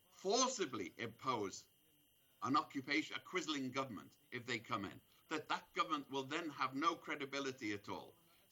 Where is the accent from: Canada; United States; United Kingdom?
United Kingdom; And I come from Britain